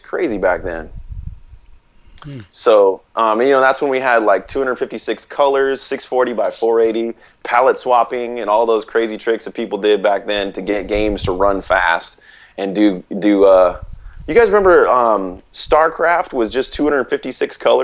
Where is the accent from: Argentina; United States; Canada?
United States; Oregon; Growing up in Oregon, we had a lot of rain